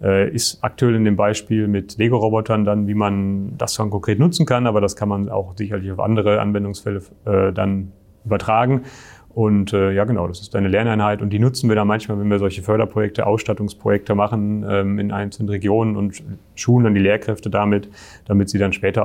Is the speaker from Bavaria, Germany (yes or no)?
no; North Rhine-Westphalia, Germany; In der Nähe von Dortmund.